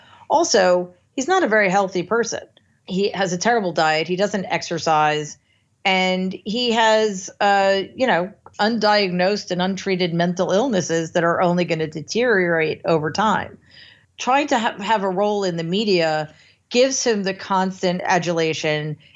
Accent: United States; So, as an American, it's been a quite devastating experience.

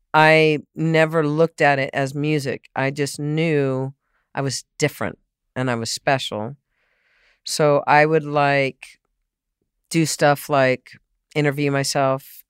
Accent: San Diego, California, United States; also born or lived in Boston; I grew up in San Diego. I was born in Boston, but I was only 1 year.

